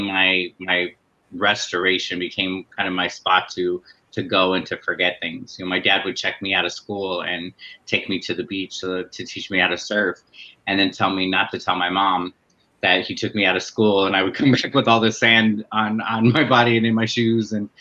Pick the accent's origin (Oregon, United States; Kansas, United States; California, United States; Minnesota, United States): California, United States; San Fernando; Growing up in San Fernando and in a very Latino community, I wasn't Latino enough. I speak very little Spanish. I understand Spanish, but I don't necessarily, I'm not fluent in it.